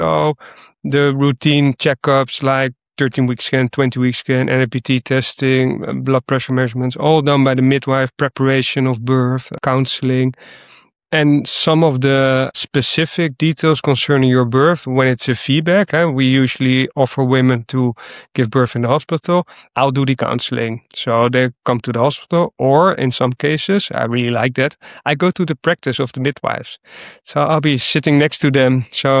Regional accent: The Hague, South Holland, Netherlands; born there; English is a second language; I was born in The Hague, which is another big city in Holland.

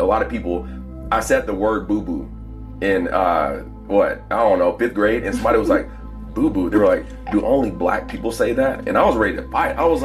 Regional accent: Plano, Texas, United States; Well, I'm from Plano, but okay. I worked at a cheer gym in McKinney after college.

